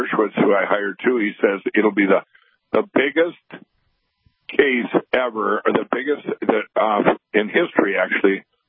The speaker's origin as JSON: {"language": "English", "region": "Minnesota", "country": "United States", "said": "They in my home state here, Minnesota, you know, here we're having this big event"}